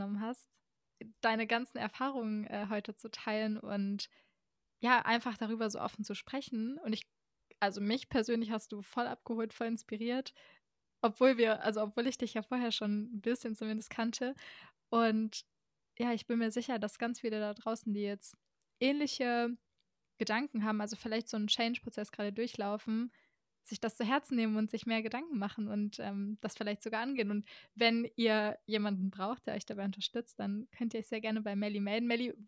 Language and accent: German; Rhineland, Germany; Ja, ich komme ja auch aus dem Rheinland, deswegen kann ich die Karnevals-Euphorie sehr gut nachvollziehen.